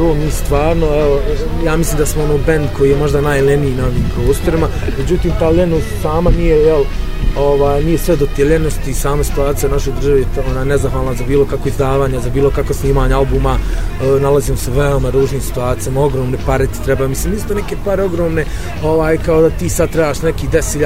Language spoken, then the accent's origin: Bosnian; Tuzla, Tuzla Canton, Bosnia & Herzegovina; dolazimo iz Tuzli, pustimo neki 7-8 godina.